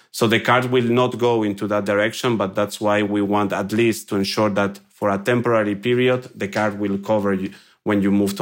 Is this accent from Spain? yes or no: yes; Spain; English is a second language; moved away as an adult; now in Belgium; because I'm originally from Spain, as you can guess from my accent and my name. But I moved to Belgium back in 2013.